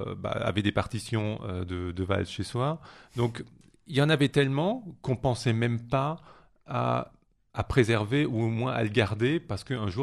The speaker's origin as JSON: {"language": "French", "town": "Strasbourg", "region": "Grand Est", "country": "France", "said": "Moi, je le connaissais puisque je viens de Strasbourg."}